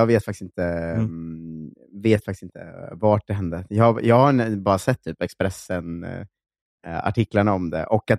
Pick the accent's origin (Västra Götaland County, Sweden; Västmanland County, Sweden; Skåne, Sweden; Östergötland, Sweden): Östergötland, Sweden; Linköping; av alla som är födda i Linköpings kommun.